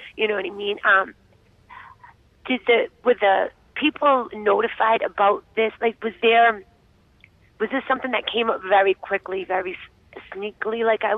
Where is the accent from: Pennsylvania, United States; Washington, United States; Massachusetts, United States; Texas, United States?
Massachusetts, United States; Boston; I'm from Boston, Massachusetts